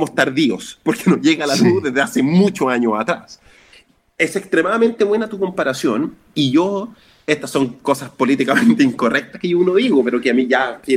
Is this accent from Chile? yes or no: yes; Chile; por otro lado soy un chileno